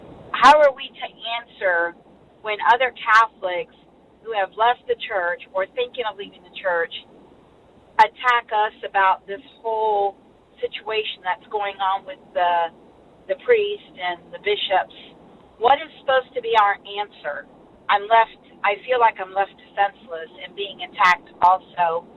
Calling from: Tampa, Florida, United States; I am from Tampa, Florida.

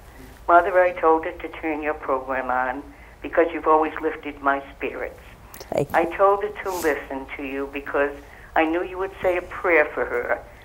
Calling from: Rhode Island, United States; I'm from Rhode Island.

